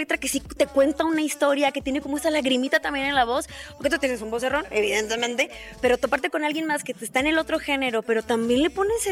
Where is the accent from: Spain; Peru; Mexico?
Mexico; Es que pues es que creo que nos define como mexicanos